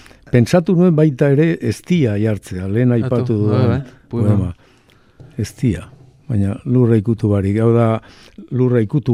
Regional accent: Oñati, Basque Country, Spain; nire aur denboretako hizkuntza bizkaiera da. Ni gipuzkoarra naiz, oinatikoa, baina gure hizkuntza bizkaiera da.

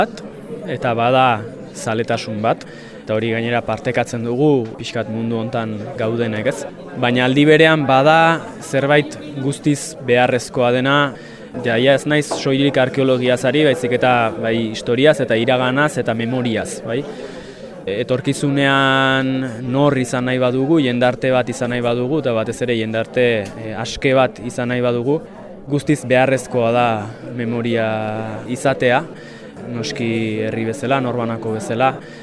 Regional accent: Tolosa, Basque Country, Spain; born there; now in Irurita, Spain; Bueno, jaiotzez Tolosarra naiz, eta ja bada hamarkada bat edo pixkat gehixiago, baztanen iruritan bizi naizela, beraz, ba, nafartua.

